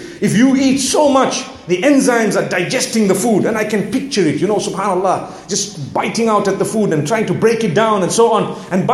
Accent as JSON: {"language": "English", "country": "Zimbabwe", "said": "You know, I come from Zimbabwe where, subhanAllah, the farming is quite a big thing."}